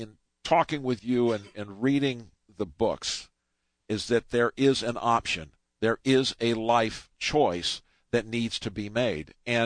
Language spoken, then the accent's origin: English; Riverside, California, United States; I grew up in Southern California. From the time I was in the first grade, I knew who the Hell's Angels were.